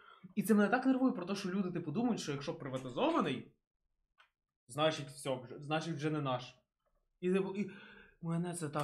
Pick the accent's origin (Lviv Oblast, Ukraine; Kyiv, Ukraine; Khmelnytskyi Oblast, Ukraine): Kyiv, Ukraine; Бо з Києва, бо є київські, так.